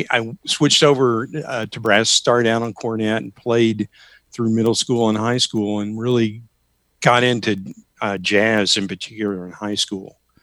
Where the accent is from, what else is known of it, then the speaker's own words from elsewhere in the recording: Texas, United States; Well, I grew up in Texas. My dad was really into music and wanted me to be in music.